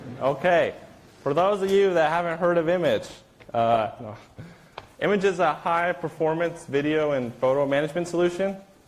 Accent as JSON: {"language": "English", "country": "United States", "said": "I'm from the United States. I flew into Germany and spent a few days there before coming up to Brussels."}